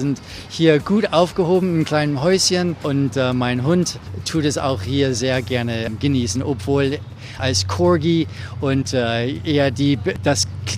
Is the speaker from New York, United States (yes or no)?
no; Cincinnati, Ohio, United States; German is a second language; also born or lived in Los Angeles / Houston / Germany; now in Florida, United States; Ich komme aus dem Staat Ohio, in Cincinnati, habe aber auch in Los Angeles gewohnt und in Houston, Texas und dann eben halt auch in Deutschland eine Zeit lang, als ich dort studiert habe.